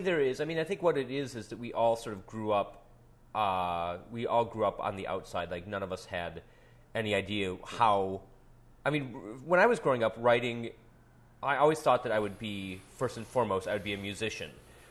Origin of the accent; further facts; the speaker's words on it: Wisconsin, United States; I grew up 7 miles outside of a town of 5,000 people, halfway between Madison, Wisconsin, and La Crosse, Wisconsin. So it was literally, you know, 70 miles away from nowhere, pretty much.